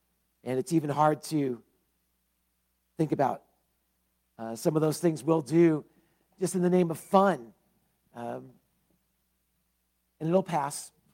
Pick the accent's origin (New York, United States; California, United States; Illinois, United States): California, United States; Los Angeles; I grew up in Los Angeles. I was born about 2 miles from the stadium, Sophie Stadium in Inglewood there.